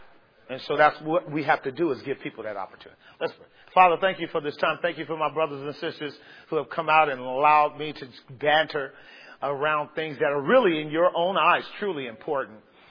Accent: California, United States; Before they ask me, I say, man, I'm from Cali. And I love it.

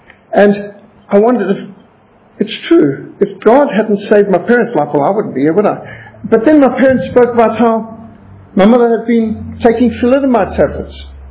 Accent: Zimbabwe; I was brought up in Rhodesia. What a joy it was to be brought up in a country filled with wildlife. And I lived in a paradise, even though we were at war.

